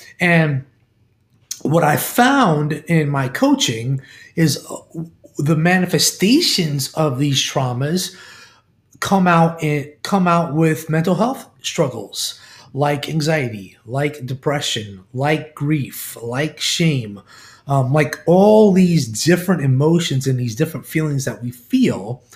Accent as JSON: {"language": "English", "town": "New York City", "region": "New York", "country": "United States", "said": "I was not part of the 9/11 tragedy as far as being in New York, but I am from New York City."}